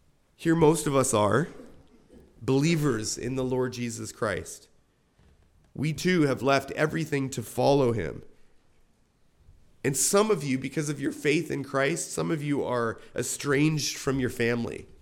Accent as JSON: {"language": "English", "town": "Binbrook", "region": "Ontario", "country": "Canada", "tie": "born or raised there", "also_born_or_lived": "Toronto", "said": "You know, Toronto technically is not my hometown. I was born there. But I was raised in the tiny one-stoplight village of Binbrook, Ontario. I think of the hometown that I grew up in the 80s."}